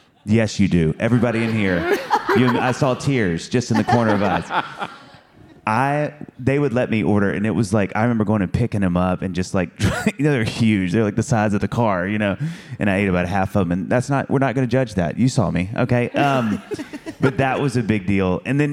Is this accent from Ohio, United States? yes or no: no; Kosciusko, Mississippi, United States; Growing up in Mississippi, in tiny 8,000-person Kosciuszko, Mississippi, we only had, I think, 4 chains of restaurants, like national chains.